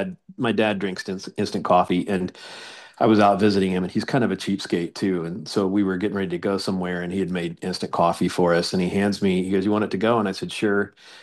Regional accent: Midwest, United States; Like I come from the Midwest, and like there's this thing where you can kind of turn your nose up at things

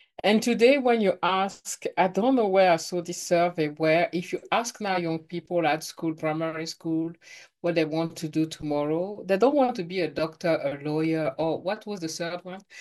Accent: France; English is a second language; We may be African, we grew up in France, we don't have the culture African anymore

